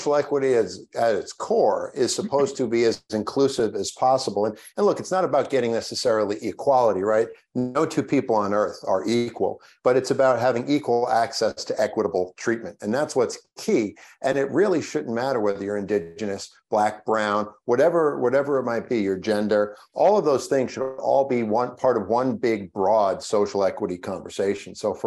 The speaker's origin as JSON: {"language": "English", "region": "New York", "country": "United States", "tie": "born or raised there", "said": "And I grew up on Long Island, not that far from their native lands, and used to go out every Labor Day to their powwow"}